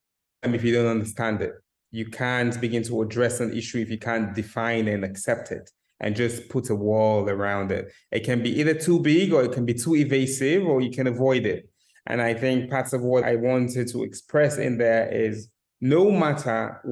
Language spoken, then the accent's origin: English; Sierra Leone; I was amused that he knew my accent and could tell that I was from West Africa and Sierra Leone.